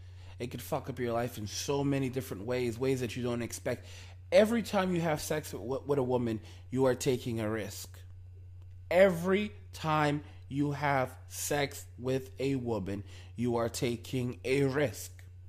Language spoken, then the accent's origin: English; United States; pick up a woman within probably 5 minutes because I'm an American.